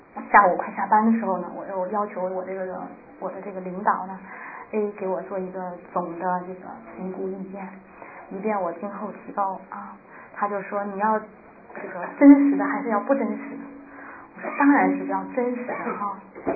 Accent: China; 我说我们中国人呢是这样的啊

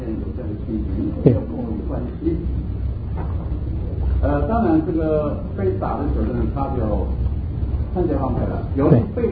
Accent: Taiwan; 我们是台湾来的

